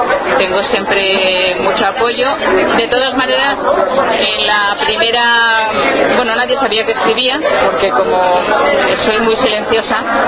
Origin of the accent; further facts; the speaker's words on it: Valencian Community, Spain; no confundamos, no, yo soy valenciana